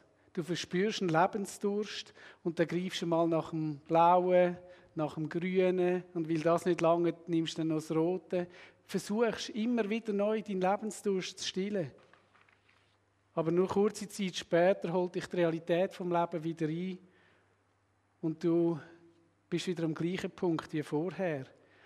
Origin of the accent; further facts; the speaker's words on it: Switzerland; Obendrauf sind wir ja Schweizer und können uns den Durstlöscher auch etwas kosten.